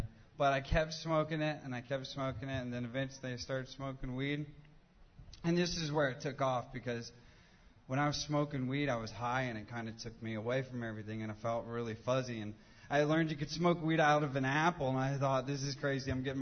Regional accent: North Carolina, United States; So I grew up way away from here. I grew up in North Carolina.

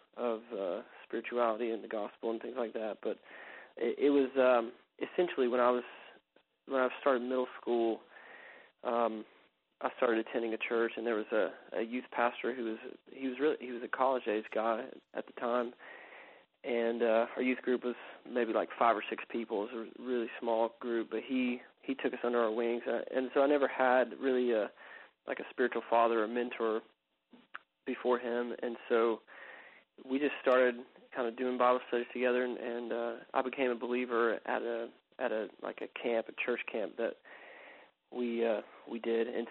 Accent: the South, United States; So I grew up in the South

